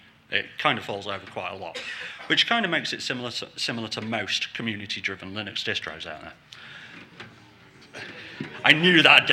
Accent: United Kingdom; I'm saying nothing, I'm British.

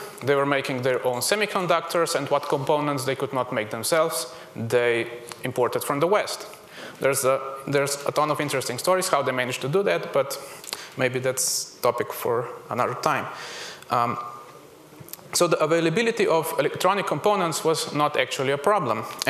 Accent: Ljubljana, Slovenia; English is a second language; I am an electrical engineer. I am a free software developer. I come from Ljubljana, and I'm a member of the Slovenian hackerspace Kiberpipa.

